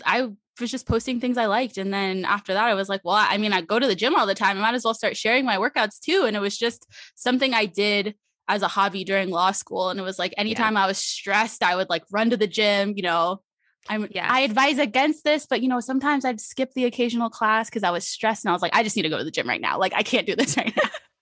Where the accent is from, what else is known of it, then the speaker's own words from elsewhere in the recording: Arizona, United States; Yes, my whole family born and raised in Arizona.